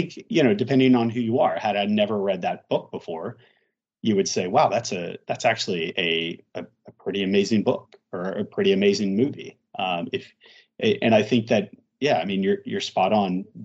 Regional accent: New Orleans, Louisiana, United States; growing up in New Orleans, lower middle class at best.

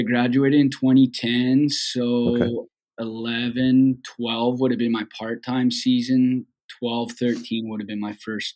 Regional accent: Spokane, Washington, United States; I grew up in Spokane and, you know

